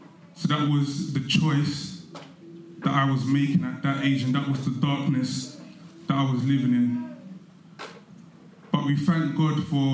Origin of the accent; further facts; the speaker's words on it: Stratford, London, United Kingdom; So I grew up in East London, Newham. I grew up in Stratford.